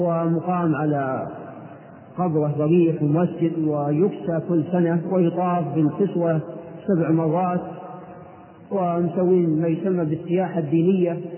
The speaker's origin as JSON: {"language": "Arabic", "town": "Riyadh", "region": "Riyadh Province", "country": "Saudi Arabia", "said": "هذا عندنا في الرياض"}